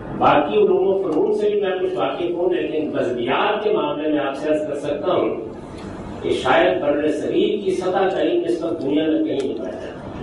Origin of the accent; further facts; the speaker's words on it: Pakistan; मैं पाकिस्तान से ताल्लुक रखता हूं